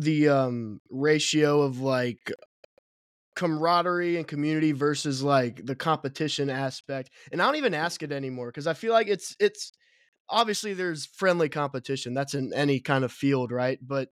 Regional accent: Kentucky, United States; But I'm from Northern Kentucky. A lot of people just consider it Ohio. It's like 20 minutes from Cincinnati.

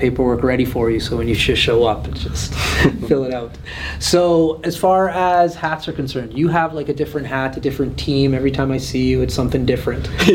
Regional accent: Fort McMurray, Alberta, Canada; for somebody like you, like me, we grew up here in Fort McMurray.

